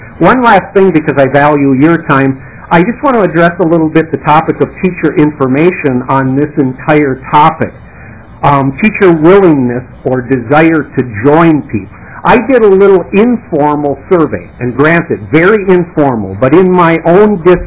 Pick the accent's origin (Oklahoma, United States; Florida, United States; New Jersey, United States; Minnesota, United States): Minnesota, United States; North St. Paul; I'm a teacher of 30 years in the state of Minnesota. I'm from North St. Paul Maplewood Oakdale.